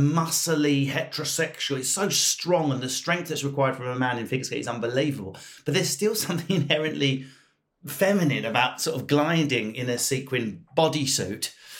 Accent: United Kingdom; because I'm British

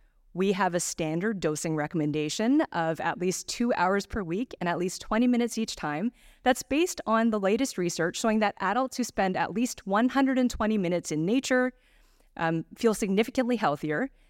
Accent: Toronto, Ontario, Canada; now in Vancouver, Canada; Even though I now live in Vancouver, I was born and raised in Toronto. In the 1980s, the eastern edge of the city where I lived was majority white.

